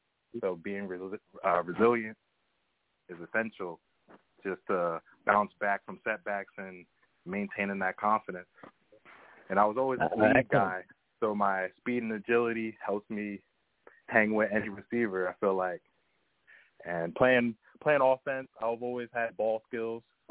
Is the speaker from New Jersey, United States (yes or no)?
yes; Hillsborough, New Jersey, United States; And would later on play for Hillsborough High School. I'm from Hillsborough, New Jersey.